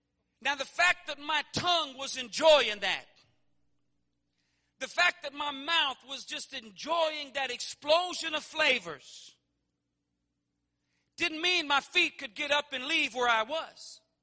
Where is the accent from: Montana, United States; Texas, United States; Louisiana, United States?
Louisiana, United States; Now, I'm from South Louisiana, and I love Cajun food.